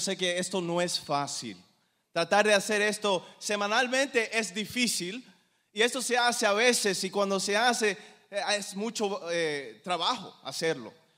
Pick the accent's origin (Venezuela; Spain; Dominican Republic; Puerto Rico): Dominican Republic; now in North Carolina, United States; vivo en Carolina del Norte, soy dominicano platanero.